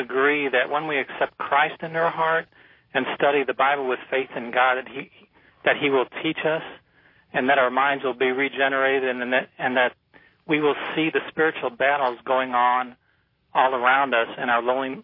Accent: Dallas, Texas, United States; I'd like to ask, I'm from Dallas.

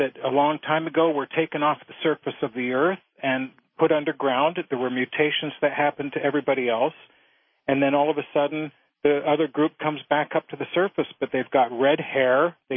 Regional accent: Minot, North Dakota, United States; born there; Yeah, right. I was born in Minot.

